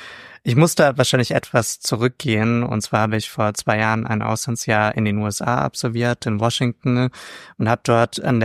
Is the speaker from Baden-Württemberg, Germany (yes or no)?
yes; Baden-Württemberg, Germany; ich komme aus der Nähe von Stuttgart, da haben wir nicht die Wiesen, sondern den Wasen.